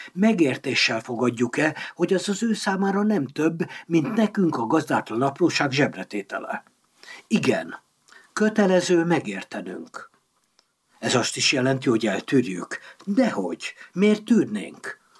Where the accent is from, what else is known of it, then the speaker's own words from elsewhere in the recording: Hungary; A magyarországi kultúrában, ahol én felnőttem